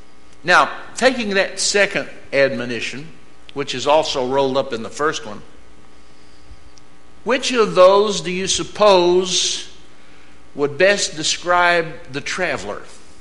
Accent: Texas, United States; And I guess I'm just Texan enough and mean enough that I don't feel real bad when it happens.

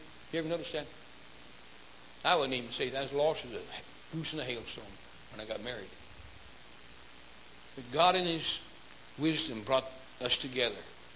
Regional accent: Akron, Ohio, United States; and I'm from Akron, Ohio, which is the highest point in Summit County in Ohio.

